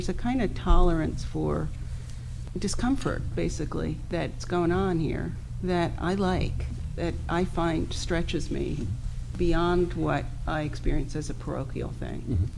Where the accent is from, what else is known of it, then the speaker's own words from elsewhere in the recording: New Jersey, United States; I grew up in Jersey and was formed by two things, my parents' deli and yearly trips to either the Met, MoMA, or the Whitney.